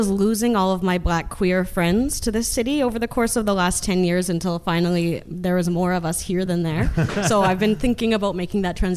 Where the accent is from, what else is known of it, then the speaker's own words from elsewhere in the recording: Winnipeg, Manitoba, Canada; I actually grew up in Winnipeg.